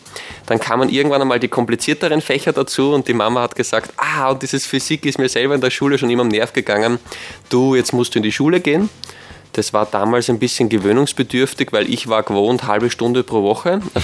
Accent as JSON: {"language": "German", "town": "Wiener Neustadt", "region": "Lower Austria", "country": "Austria", "said": "wie ich schon gesagt habe, bin aus Wiener Neustadt, also gleich aus der Umgebung."}